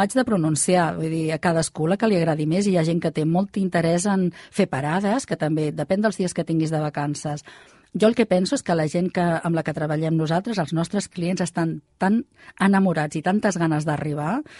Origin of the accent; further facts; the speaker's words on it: Catalonia, Spain; i jo com a catalana això ja no ho podria dir més alt